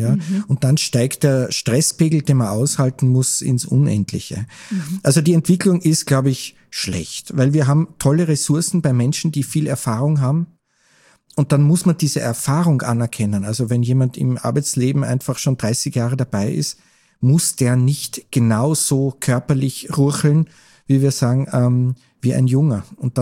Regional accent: Burgenland, Austria; Auch im Burgenland, ja, wir sind Burgenländer.

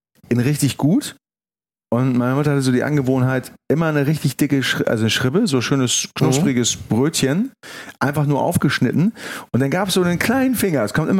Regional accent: Kiel, Schleswig-Holstein, Germany; Also ich komme aus Kiel und in Kiel ist halt auch ein bisschen Wasser.

